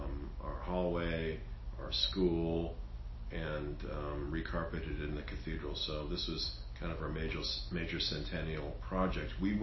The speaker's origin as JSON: {"language": "English", "region": "California", "country": "United States", "moved": "as an adult", "said": "And, you know, I'm a Californian. I had no intentions of leaving San Diego to come here."}